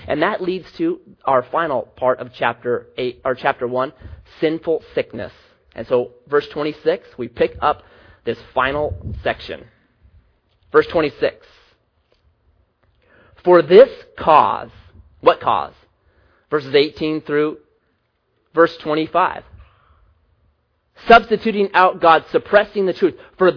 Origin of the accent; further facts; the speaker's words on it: Grants Pass, Oregon, United States; When I was growing up, I grew up in Southwest Grants Pass, not the best part of town. Even as kids, we referred to it as Felony Flats.